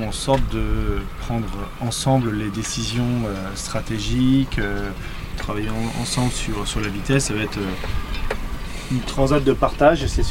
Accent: Le Havre, Normandy, France; Donc c'est un petit peu de sens chez nous, au Havre.

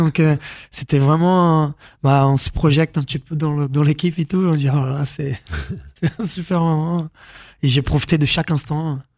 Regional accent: Brazil; French is a second language; Tous les Brésiliens rêvent de jouer en équipe première du Brésil.

